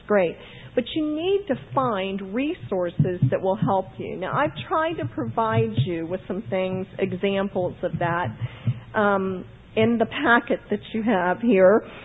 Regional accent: Florida, United States; I'm from Florida, and I didn't, you know, snow days, I didn't know what to do with those.

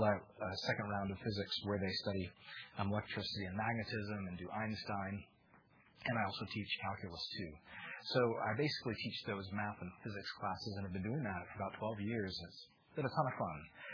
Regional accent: Tampa, Florida, United States; also born or lived in Michigan; I grew up in Tampa, Florida, born in Michigan, and I went to college in Davidson, North Carolina.

